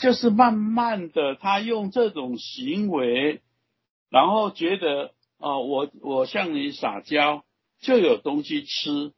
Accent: China; 尤其是我们中国人养这些狗

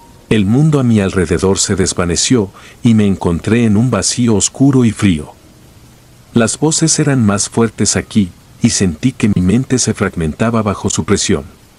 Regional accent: Sancti Spíritus, Cuba; soy nativa de un municipio de la provincia de Sancti Spíritus en Cuba.

